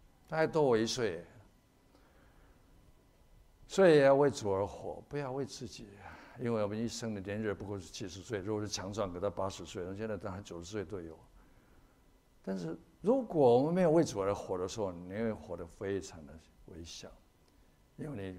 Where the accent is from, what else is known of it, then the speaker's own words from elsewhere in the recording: Taiwan; 可能我们有一些是从中国来的，我是从台湾来的。